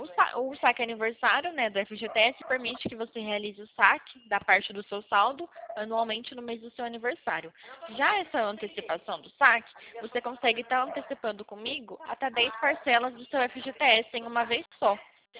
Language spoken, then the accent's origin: Portuguese; Nova Odessa, São Paulo, Brazil; eu sou do interior de São Paulo, Nova Odessa.